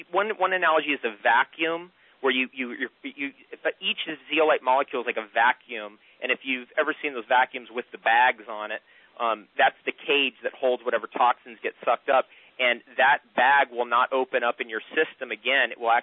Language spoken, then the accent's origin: English; New Jersey, United States; I grew up on the Jersey Shore and we had those wood benches and recliners and all that, and I used to play on those things when I was a kid